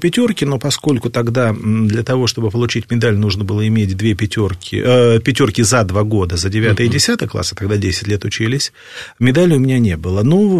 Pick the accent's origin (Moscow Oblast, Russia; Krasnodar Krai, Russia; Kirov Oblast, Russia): Moscow Oblast, Russia; Zheleznodorozhny; Я сам из Подмосковья. Город, есть такой город железнодорожный Московской области.